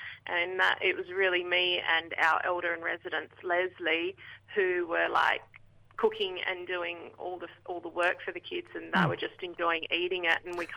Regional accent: Lake Grace, Western Australia, Australia; I'm Noongar from Wilman Country. It's Lake Grace area down in the southwest of Western Australia.

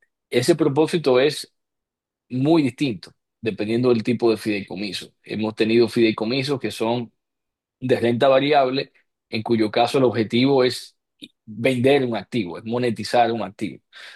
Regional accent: Dominican Republic; moved away as an adult; luego me fui fuera de República Dominicana cuando hice mi maestría. Y allá estudié con la persona que yo pienso que a nivel académico es superior a todo lo demás.

